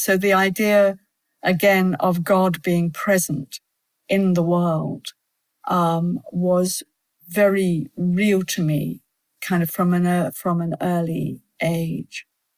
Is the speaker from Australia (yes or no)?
no; New Zealand; Well, I grew up in New Zealand